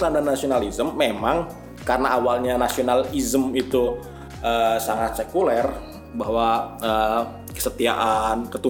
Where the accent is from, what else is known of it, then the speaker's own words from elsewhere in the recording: Jakarta, Indonesia; born there; Gua misalnya lahirnya di Jakarta, ya beginilah percakapan cara gua berbicara